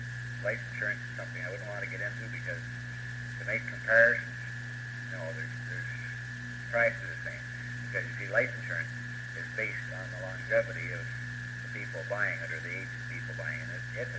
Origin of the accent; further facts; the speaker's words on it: Barrie, Ontario, Canada; I was born and raised in Barrie, at, near the corner of right in Barrie, and since then I've been out here at Crown Hill.